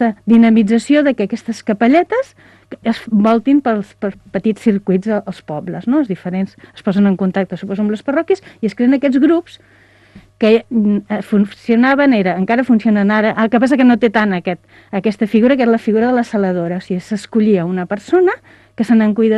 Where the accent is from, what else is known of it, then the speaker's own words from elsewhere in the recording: Sant Cugat Sesgarrigues, Catalonia, Spain; jo soc de Sant Quat Sesgarrigues